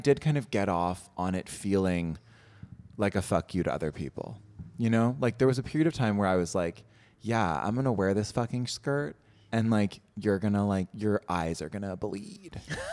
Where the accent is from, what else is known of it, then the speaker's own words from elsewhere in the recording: Raleigh, North Carolina, United States; And like also I grew up in Raleigh, right?